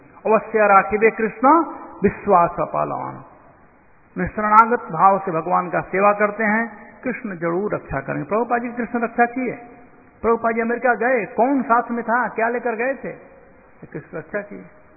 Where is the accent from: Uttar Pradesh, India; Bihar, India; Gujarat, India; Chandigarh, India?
Bihar, India; हमारे यहां बिहार में पुरनिया के समान बोल रहे हैं, पुरनिया मतलब पूर्व